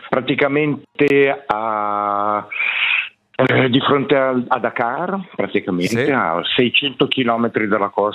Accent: Ticino, Switzerland; moved away as an adult; now in Cape Verde; io sono un ticinese, diciamo direi medio, sono trasferito a Capoverde dopo una carriera militare professionale.

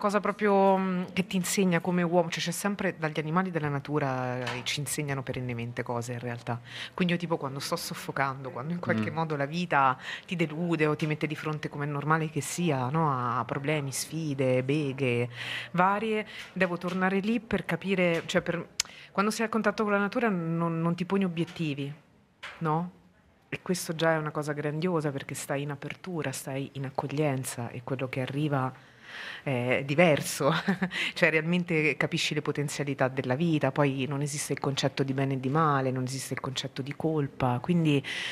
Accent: Sansepolcro, Tuscany, Italy; Sansepolcro, il mio paese. Quindi sono le mie radici, no? Cioè in qualche modo è ciò che conosco, ciò appunto radice, come sono cresciuta e tutto.

